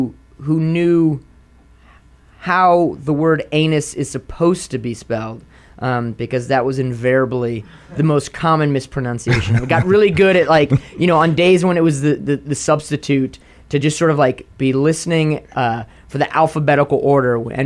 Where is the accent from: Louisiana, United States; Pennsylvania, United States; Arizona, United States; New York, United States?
Louisiana, United States; New Orleans; these sort of stacked observations of my life around me growing up in New Orleans.